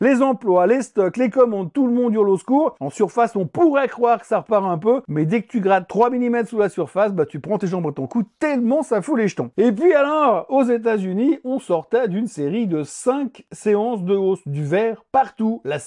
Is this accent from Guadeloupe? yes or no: no; Switzerland; parce que chez nous, en Suisse